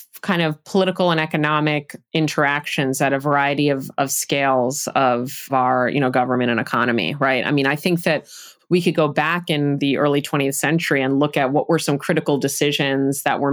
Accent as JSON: {"language": "English", "town": "New York City", "region": "New York", "country": "United States", "tie": "born or raised there", "said": "I grew up in New York City, so I know I'm weird"}